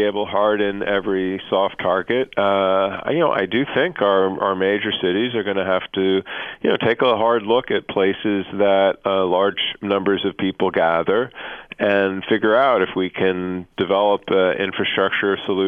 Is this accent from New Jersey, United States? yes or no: no; New York City, New York, United States; but I'm a New Yorker from my youth, and, you walk down Fifth Avenue during any part of the day